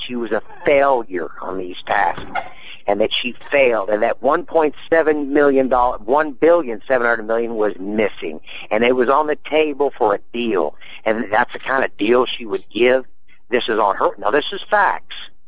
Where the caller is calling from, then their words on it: Albuquerque, New Mexico, United States; Well, hi there. I'm calling from Albuquerque